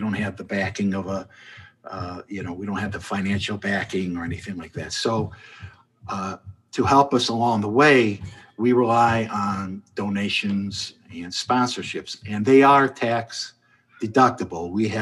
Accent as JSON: {"language": "English", "town": "Chicago", "region": "Illinois", "country": "United States", "tie": "born or raised there", "said": "It was in my old neighborhood at the Copernicus Center where, you know, I grew up in Jefferson Park."}